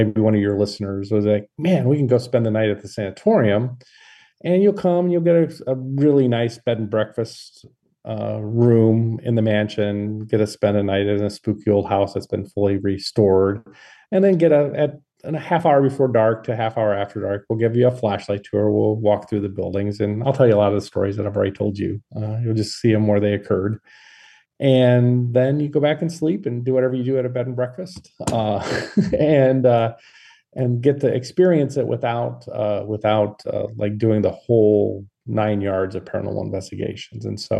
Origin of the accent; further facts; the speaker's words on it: Midwest, United States; accent: Midwest; There's my Midwest accent coming through.